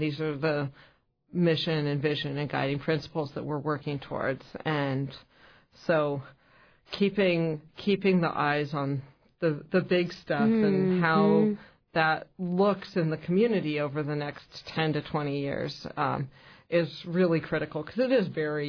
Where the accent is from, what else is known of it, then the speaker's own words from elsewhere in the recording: Juneau, Alaska, United States; I'm from Juneau, but I worked elsewhere for a long time until coming back to take this job.